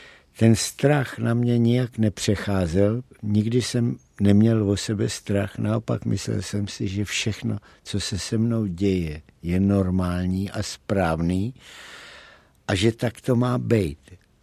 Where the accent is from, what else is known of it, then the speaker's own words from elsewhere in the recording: Prague, Czechia; třídě 427 nebo 428, která patřila částečně do Vysočan a částečně do Libně. A velice brzo, co jsem se narodil, jsme se odstěhovali z té Královské 428 na Královskou 137